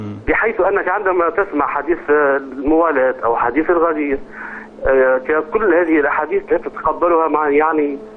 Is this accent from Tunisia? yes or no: yes; Tunisia; وأنا من تونس كما تعلمون، نحن على المذهب المالكي في تونس.